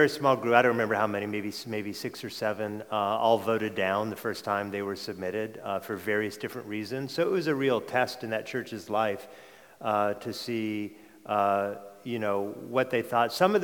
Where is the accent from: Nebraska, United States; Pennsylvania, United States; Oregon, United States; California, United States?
Oregon, United States; Portland; also born or lived in Honolulu, United States; I grew up in Oregon because my parents divorced and my mom moved to be near her parents in a suburb of Portland.